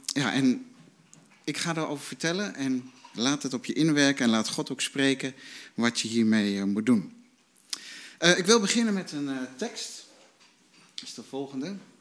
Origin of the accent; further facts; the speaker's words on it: Netherlands; Nee, wist je dat wij als Nederlanders allemaal 404.000 miljoen euro schuld hebben? Dat is gewoon onze schuld als land.